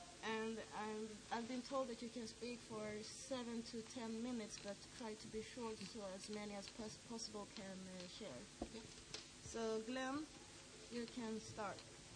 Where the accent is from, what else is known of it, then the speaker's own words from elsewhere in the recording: Stockholm, Stockholm County, Sweden; English is a second language; I'm from Stockholm and this is the AA preamble.